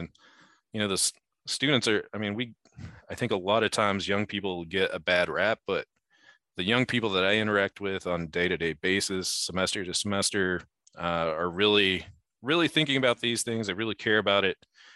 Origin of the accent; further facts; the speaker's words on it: Indiana, United States; the projects I grew up in Northern Indiana had a lot of friends that had severe lead poisoning